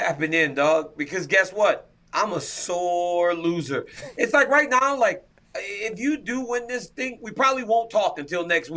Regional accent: Louisiana, United States; Come on, man. I grew up in Louisiana, man.

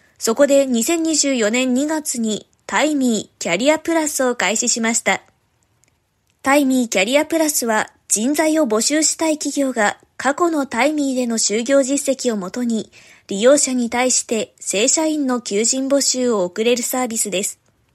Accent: Aichi, Japan; 今日のエンディングは私の地元愛知県発祥のカフェを取り上げます。

